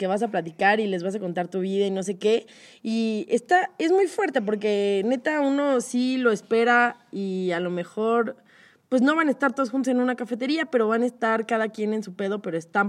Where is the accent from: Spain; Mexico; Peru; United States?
Mexico; Cuernavaca, Morelos; yo soy de Cuerna, entonces como que crecí con mis mismas amigas de la primaria, fueron las mismas de la secundaria y fueron las mismas de la prepa